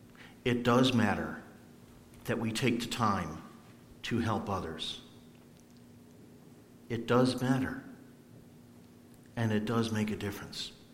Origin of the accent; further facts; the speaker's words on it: Meriden, Connecticut, United States; That's more than twice the size of my hometown of Meriden.